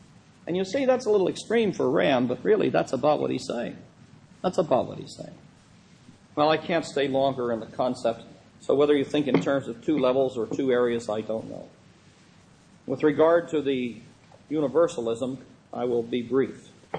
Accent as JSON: {"language": "English", "region": "Wales", "country": "United Kingdom", "said": "I'm a Welshman myself, and my father was, and I'm a kind of a hybrid."}